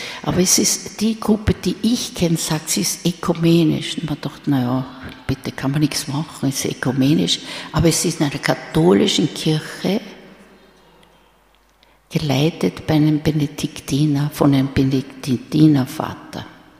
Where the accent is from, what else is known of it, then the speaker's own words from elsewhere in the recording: Vienna, Austria; ich bin eine richtige Wienerin, bei uns ist so aus Hausmusik gemacht worden, ja.